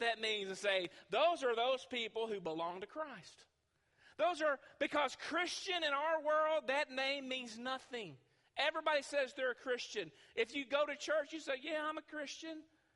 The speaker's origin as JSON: {"language": "English", "region": "Kentucky", "country": "United States", "said": "We're from Kentucky, for the most part."}